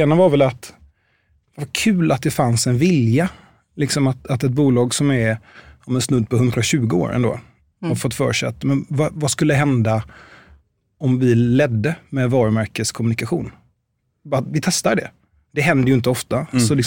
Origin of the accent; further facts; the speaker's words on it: Gothenburg, Västra Götaland County, Sweden; Ja, jag är från Göteborg. Har lagt ohemult mycket tid på att försöka ta mig från Göteborg.